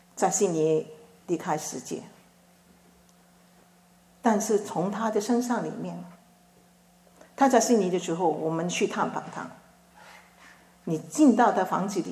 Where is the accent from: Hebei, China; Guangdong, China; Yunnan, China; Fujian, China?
Guangdong, China; 所有的东西不给我们潮州人的好吃